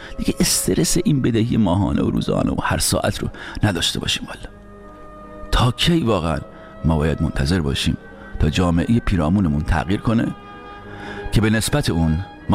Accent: Iran; born or raised there

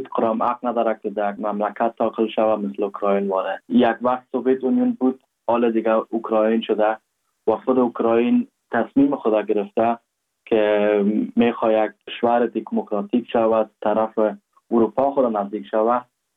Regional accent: Afghanistan; now in Germany; ما هر وقت میگم که آلمان هستم تا هم از افغانستان میام

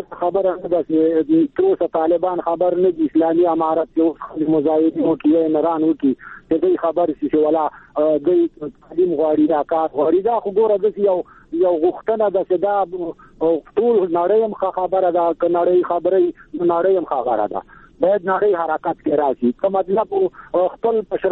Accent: Afghanistan; زه یو افغان یم

